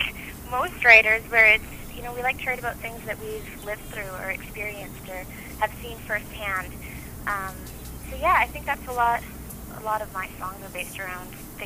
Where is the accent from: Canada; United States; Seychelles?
Canada; Dawson Creek, British Columbia; now in Prince George, Canada; Yeah, that's my hometown. Right now, I'm actually a few hundred miles south of that.